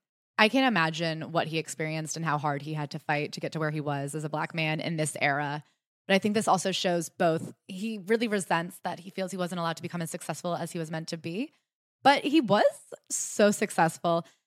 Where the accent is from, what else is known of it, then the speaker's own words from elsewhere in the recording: Durham, North Carolina, United States; at the Duke Diet and Fitness Center in my hometown of Durham.